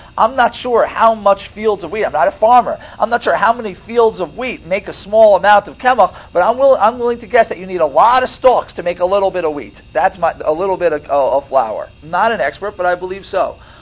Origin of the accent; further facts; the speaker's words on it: United States; I'm prejudiced because I'm born and raised in America mostly.